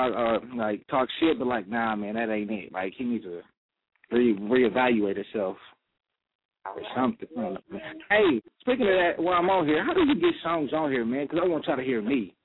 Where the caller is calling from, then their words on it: Kansas City, United States; I'm calling from KC, man. Kansas City?